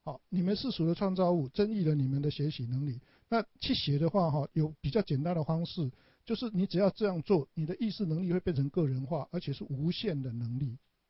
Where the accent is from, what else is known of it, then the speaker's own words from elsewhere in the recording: Taiwan; 我们台湾人说吃药